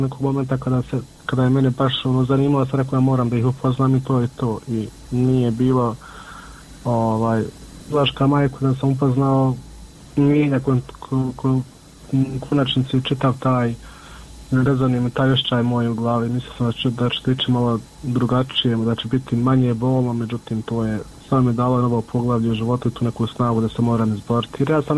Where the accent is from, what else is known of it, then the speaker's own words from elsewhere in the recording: Miljevina, Republika Srpska, Bosnia & Herzegovina; mi smo svi gore iz Miljevine